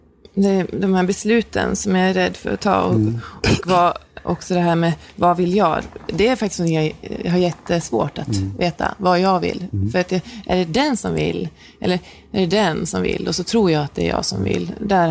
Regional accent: Norrland, Sweden; Och så skiljer jag alltid på att jag är norrlänning.

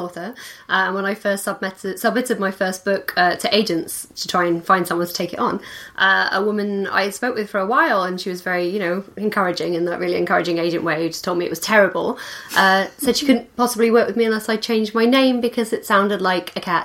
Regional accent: Doncaster, Yorkshire and the Humber, United Kingdom; moved away as an adult; also born or lived in London / New York; now in Los Angeles, United States; So originally, I'm from Doncaster, and then I moved to London for work after university, and then I moved to New York for work.

